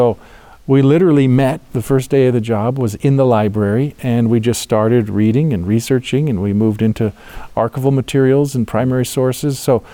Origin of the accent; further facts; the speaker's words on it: Maryland, United States; I grew up in Maryland, and then I went to BYU, and history came later.